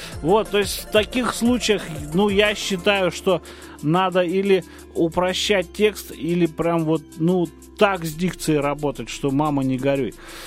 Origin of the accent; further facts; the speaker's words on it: Kyiv, Ukraine; born there; я просто родился в Киеве.